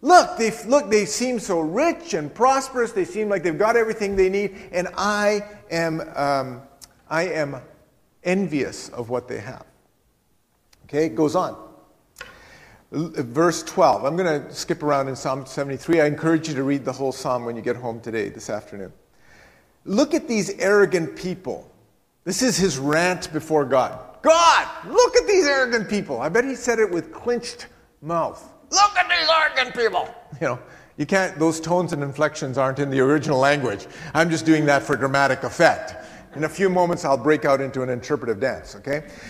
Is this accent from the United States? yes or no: no; Pakistan; born there; I was born in Pakistan.